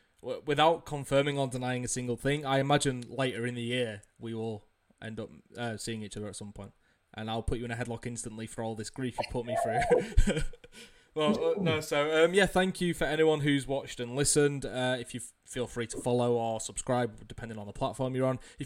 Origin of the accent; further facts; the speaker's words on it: England, United Kingdom; I'm English. I speak proper English.